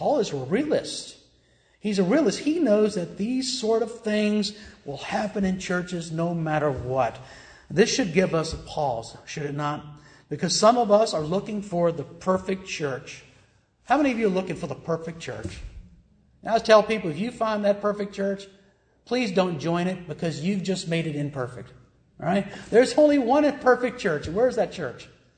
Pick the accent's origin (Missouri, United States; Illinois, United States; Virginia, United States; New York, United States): Virginia, United States; Richmond; But I remember when I'm from Richmond, Virginia. I'm not from the Valley.